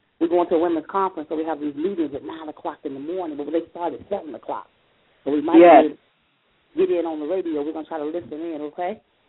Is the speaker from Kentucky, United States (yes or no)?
yes; Lexington, Kentucky, United States; I have a lady here down from my hometown, Lexington, Kentucky, Miss Mary. They from the same place I am.